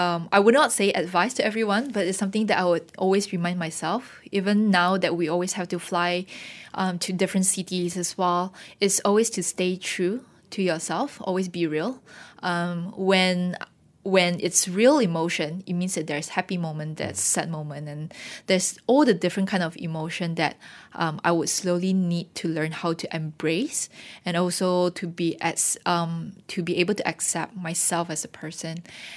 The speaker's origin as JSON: {"language": "English", "town": "Kuching", "region": "Sarawak", "country": "Malaysia", "tie": "born or raised there", "said": "We do see that growing up in Kuching and starting the business in Kuching, everything really does get really personal"}